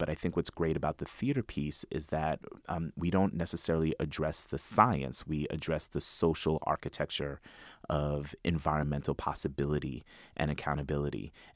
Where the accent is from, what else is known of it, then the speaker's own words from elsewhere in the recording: New York, United States; I'm the son of immigrants. I'm a first-generation American. I'm a father. I'm a New Yorker. I'm a California transplant.